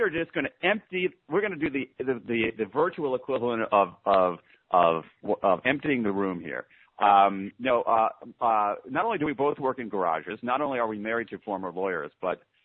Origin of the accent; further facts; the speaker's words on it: Columbus, Ohio, United States; I grew up in Columbus, Ohio, and the Boy Scouts were a big thing.